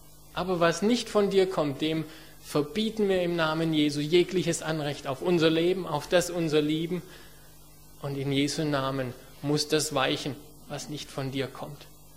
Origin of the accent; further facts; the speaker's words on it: Germany; ich war spät dran, ich bin Deutscher, ich will pünktlich sein.